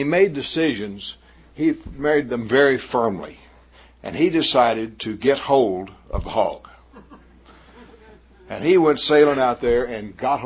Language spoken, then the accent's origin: English; Texas, United States; born or raised there